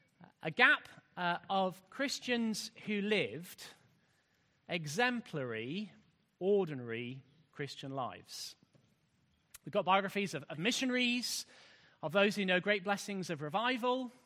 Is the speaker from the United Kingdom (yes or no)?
yes; United Kingdom; particularly because we're British